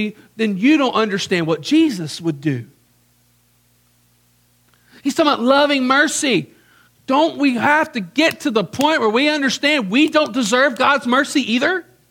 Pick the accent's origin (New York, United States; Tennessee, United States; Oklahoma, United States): Tennessee, United States; Memphis; Sorry, I grew up in Memphis. That kind of stuff happened.